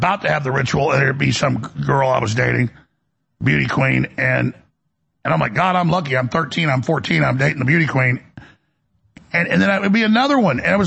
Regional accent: Dallas, Texas, United States; growing up in Dallas

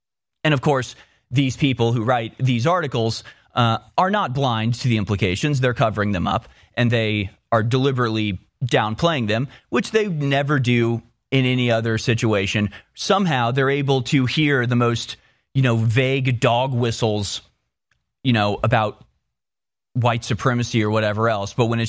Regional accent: United States; yeah, I'm an American.

